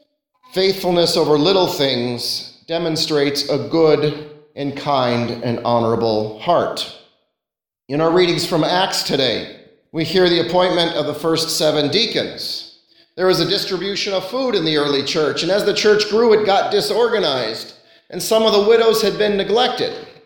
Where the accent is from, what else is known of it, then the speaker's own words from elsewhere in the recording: California, United States; Church I grew up in California, we had two men, both wonderful, faithful men of God.